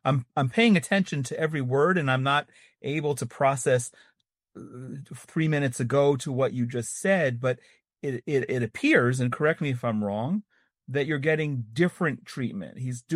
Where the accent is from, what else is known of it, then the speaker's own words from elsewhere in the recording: New Jersey, United States; when I was a kid, I remember growing up in New Jersey, watching professional wrestling